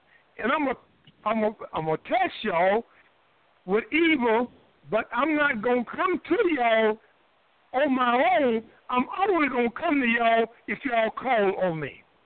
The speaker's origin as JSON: {"language": "English", "region": "Southern United States", "country": "United States", "tie": "born or raised there", "said": "I ain't never seen, when I was raised in the South, an apple tree bearing no peaches."}